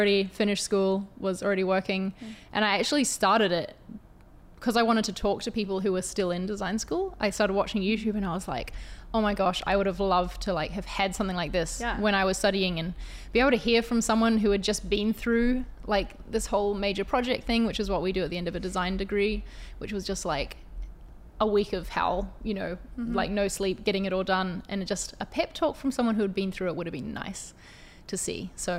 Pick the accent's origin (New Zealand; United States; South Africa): New Zealand; accent: mix of New Zealand and London; moved away as an adult; now in London, United Kingdom; So I live in London, but I'm from New Zealand. So the accent is a mix of both by now because I've been in London about 3.5 years.